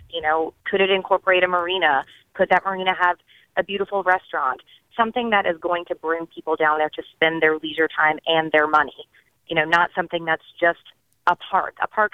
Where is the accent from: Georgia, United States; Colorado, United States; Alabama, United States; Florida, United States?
Florida, United States; Jacksonville; I'm born and raised in Jacksonville. I haven't spent time at the Landing since I was maybe 14, and I'm almost 40.